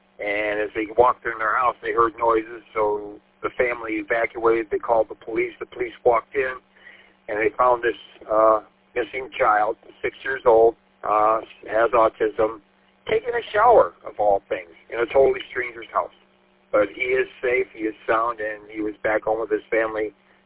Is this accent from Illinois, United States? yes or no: no; St. Clair Shores, Michigan, United States; now in Madison Heights, United States; and I'm originally from St. Clair Shores and Macomb County, I mean, all the way out to Chesterfield and all the little stops in between St. Clair Shores and Chesterfield.